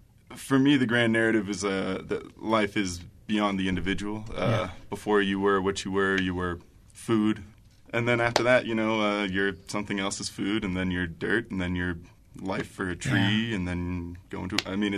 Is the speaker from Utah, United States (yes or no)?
yes; Salt Lake City, Utah, United States; Salt Lake, my whole life.